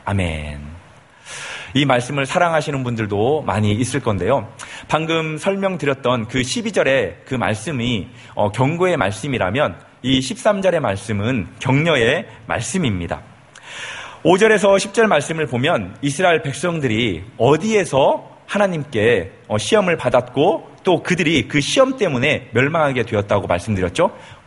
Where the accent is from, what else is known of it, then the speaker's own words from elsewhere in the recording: South Korea; 예, 한국 사람이라서 그런지 된장국만 있어도 김치만 있어도 충분히 먹을 수 있더라고요.